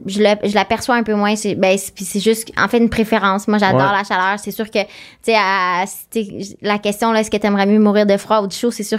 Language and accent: French; Quebec, Canada; j'ai grandi au Québec